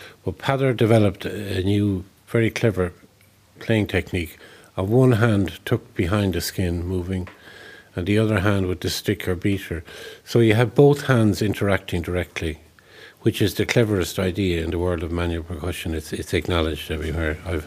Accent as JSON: {"language": "English", "town": "Sligo", "region": "Connacht", "country": "Ireland", "tie": "born or raised there", "also_born_or_lived": "Dublin", "said": "I'm here 44 years. I moved from Dublin here, but it wasn't a big change. I had spent all my youth in Sligo, which is 100 miles north of here."}